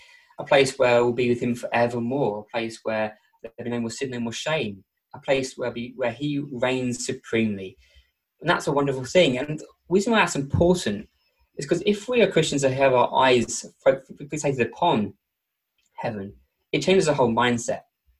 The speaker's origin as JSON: {"language": "English", "town": "Medway", "region": "South East England", "country": "United Kingdom", "lives_now": "Essex, United Kingdom", "said": "I come from Medway in Kent originally. That's where my family are"}